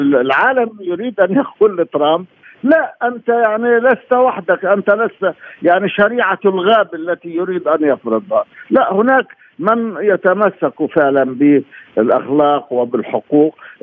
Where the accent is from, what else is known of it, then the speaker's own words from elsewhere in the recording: Palestine; لنا فترة طويلة كفلسطينيين نطالب به لإحقاق الحق ومحاسبة من يخالف القانون